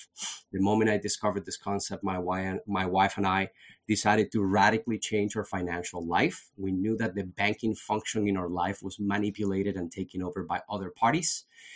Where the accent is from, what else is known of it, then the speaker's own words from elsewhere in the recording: Colombia; now in United States; I'm a proud American. I am an immigrant. I was born and raised in Colombia.